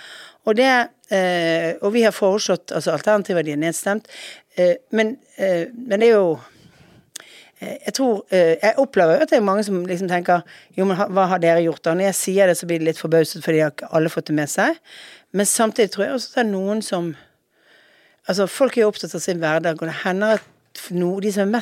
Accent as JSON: {"language": "Norwegian", "region": "Western Norway", "country": "Norway", "said": "Jeg er vestlending"}